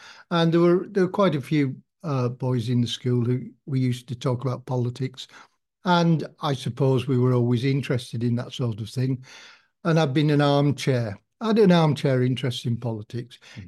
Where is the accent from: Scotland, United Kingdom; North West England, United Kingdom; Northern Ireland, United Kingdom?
North West England, United Kingdom; Kendal; I am a Kendal person, and I was brought up in the Salvation Army.